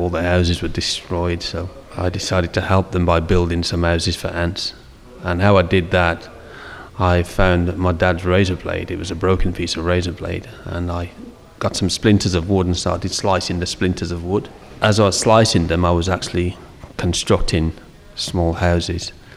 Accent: England, United Kingdom; born there; I was born in England

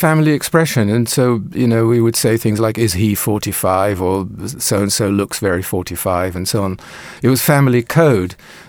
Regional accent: The Hague, South Holland, Netherlands; English is a second language; When I grew up in Holland, in The Hague, in the 50s and 60s, it was still relatively unusual to have parents from different cultures or different countries, as I did. My father was Dutch.

